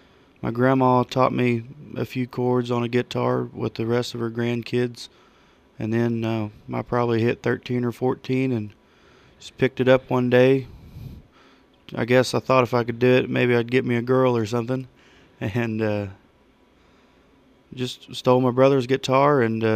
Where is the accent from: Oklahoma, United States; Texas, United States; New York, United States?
Oklahoma, United States; Welch; I was born here in Coffeyville, raised in Welch, graduated from Welch. Now I currently work for Union Pacific here out of Coffeyville.